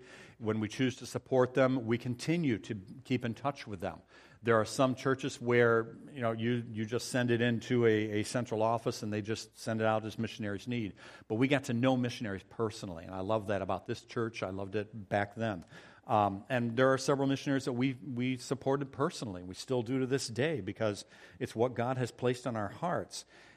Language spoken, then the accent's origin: English; Illinois, United States; I went to the University of Illinois. We grew up in Illinois.